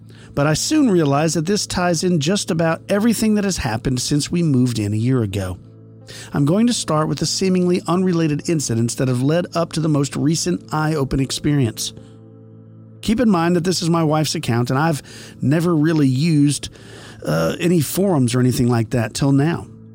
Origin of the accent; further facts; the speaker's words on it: Oregon, United States; now in Las Vegas, United States; Me growing up in Oregon, I love the rain. And for the past 10 years, we lived in Vegas